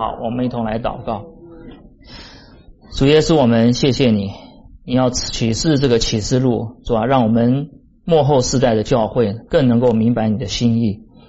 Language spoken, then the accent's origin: Chinese; China; 我们中国人就说登泰山小鲁啊